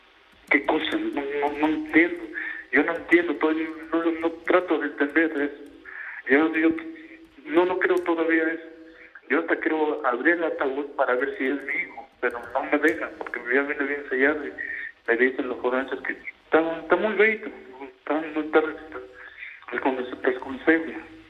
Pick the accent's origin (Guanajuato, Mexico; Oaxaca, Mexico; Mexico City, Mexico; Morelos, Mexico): Mexico City, Mexico; Nosotros somos de aquí, de la Ciudad de México.